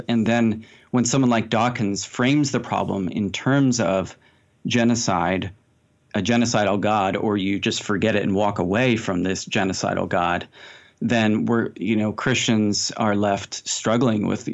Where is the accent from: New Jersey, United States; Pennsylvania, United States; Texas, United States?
Pennsylvania, United States; I grew up near Philadelphia, okay. Near the a tributary of the Delaware River called the Tehachapi Creek.